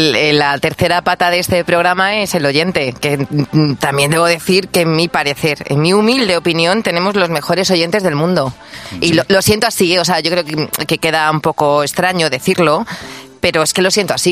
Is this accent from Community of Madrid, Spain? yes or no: yes; Madrid, Community of Madrid, Spain; yo como soy de Madrid